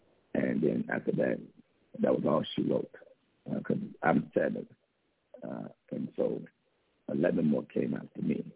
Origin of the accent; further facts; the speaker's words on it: Chicago, Illinois, United States; because we grew up in Cabrini Green in Chicago.